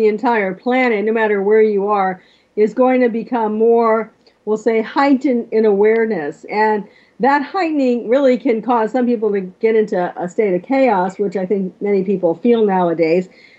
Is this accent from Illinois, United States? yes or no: no; Florida, United States; I grew up in Florida, for example